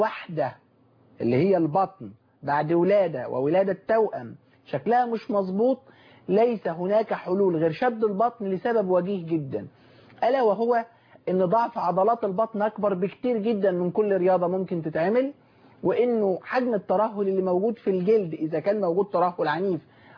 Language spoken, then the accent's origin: Arabic; Damietta, Damietta Governorate, Egypt; انا لاني اصلي من دمياط ويشرفني ويسعدني ويكبرني ويجعلني من اهل القمة اني من هناك حيث أهلي وأحبتي وناسي